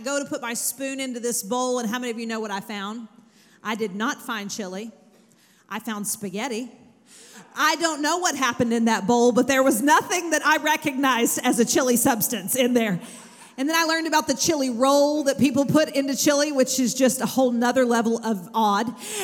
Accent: Texas, United States; now in Owensboro, United States; So I came from Texas. I'm not from Owensboro originally. In fact, I didn't even know how to say the word right.

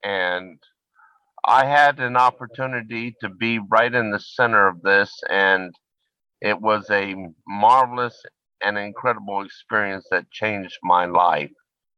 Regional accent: Sarasota, Florida, United States; Well, you know, I grew up in Sarasota, Florida

